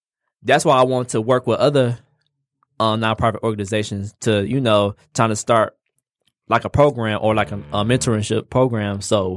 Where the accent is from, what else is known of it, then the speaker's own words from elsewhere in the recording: Detroit, Michigan, United States; And I was born and raised here in Detroit. I seen a lot of shit going on, especially in the neighborhood I used to live in, mm-hmm. 6 Mile and Gratiot.